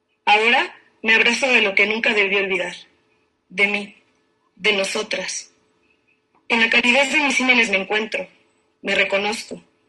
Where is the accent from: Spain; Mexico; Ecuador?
Ecuador; de Ecuador y les voy a leer dos poemas cortitos